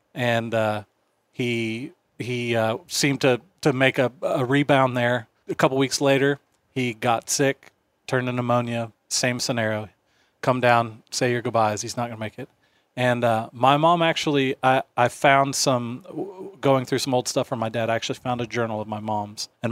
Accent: Seattle, Washington, United States; born there; Do you know that I was born in the Pacific Northwest also?

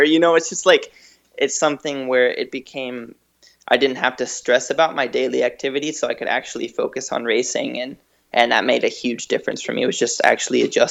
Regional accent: California, United States; I came from Northern California

